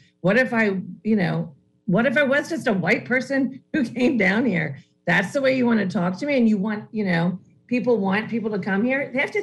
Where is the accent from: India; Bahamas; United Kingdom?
Bahamas; Sorry that my accent's not strong enough. Now, if I met him at a bar, or maybe somewhere where he's cutting me in line, my Bahamian might come out on him.